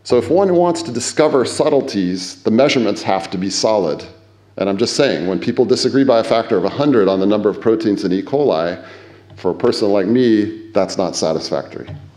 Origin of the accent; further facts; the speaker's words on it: United States; I'm an American, so, you know, I don't think most of us live by this